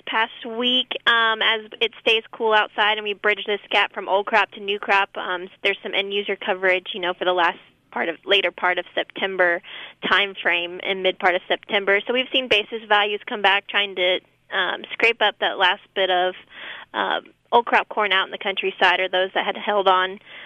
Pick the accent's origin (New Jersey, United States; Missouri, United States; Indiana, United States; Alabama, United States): Indiana, United States; Delphi; also born or lived in Iowa; Yeah, I'm new to the Andersons here. I'm originally from Delphi, Indiana, big metropolis that it is. Spent a little time buying grain out in Iowa once I graduated from Purdue, and now I'm back here close to home and really enjoying it.